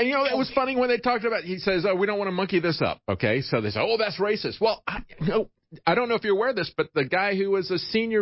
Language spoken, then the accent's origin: English; Tampa, Florida, United States; But that's born and raised in Tampa, both of us.